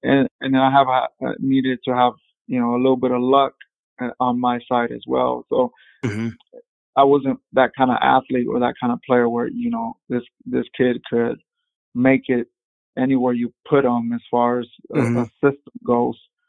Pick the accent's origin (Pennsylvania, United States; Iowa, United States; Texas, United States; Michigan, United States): Texas, United States; San Antonio; now in Mexico; I'm Mexican American, we're born and raised in San Antonio, Texas, mm-hmm. but have lived the last 13 years in Mexico.